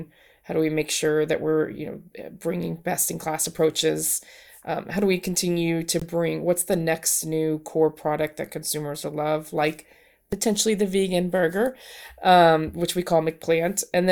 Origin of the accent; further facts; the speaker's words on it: United States; also born or lived in Germany; especially as an American, I have worked in multiple countries